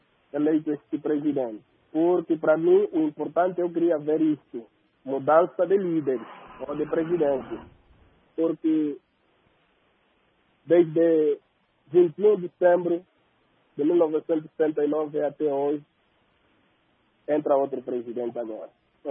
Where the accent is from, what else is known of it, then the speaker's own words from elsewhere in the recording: Angola; Uma vez que somos angolanos